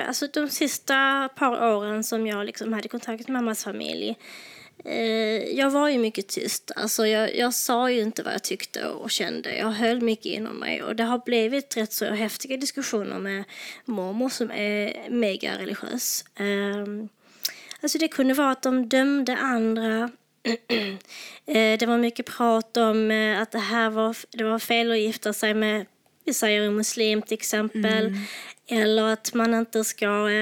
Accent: Lebanon; Swedish is a second language; now in Sweden; Jag är från Libanon, ja.

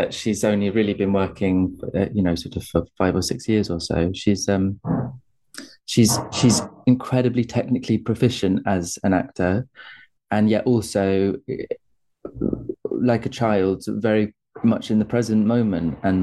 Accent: United Kingdom; myself as like a British actor

